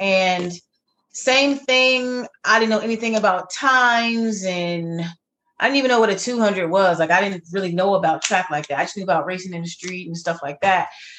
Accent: New Jersey, United States; But growing up in Jersey, like, track was big.

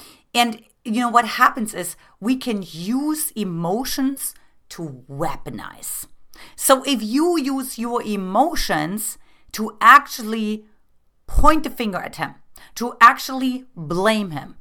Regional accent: Germany; growing up in Eastern communist Germany, where it was very like logical and it's very like harsh and it's very rigid.

